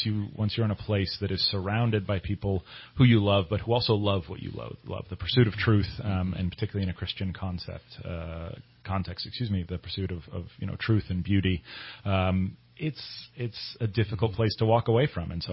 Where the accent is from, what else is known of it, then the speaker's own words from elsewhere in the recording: Bixby, Oklahoma, United States; also born or lived in Texas, United States / Utah, United States / Washington, United States; So moved around a bit, was born in Texas, but also lived in Utah, Washington State, but primarily for most of my younger years in Tulsa, Oklahoma. Bixby, to be precise, just south of Tulsa.